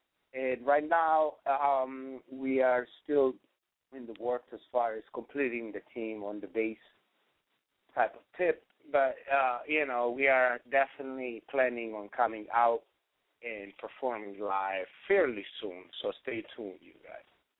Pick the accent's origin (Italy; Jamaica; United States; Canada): Italy; Since I'm from Italy, I can probably say it the best way.